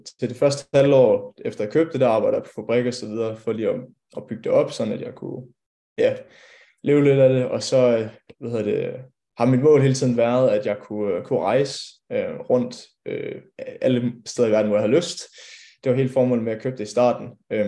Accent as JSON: {"language": "Danish", "town": "Skive", "region": "Central Denmark Region", "country": "Denmark", "said": "Jeg er 22 år gammel. Jeg kommer fra Skive"}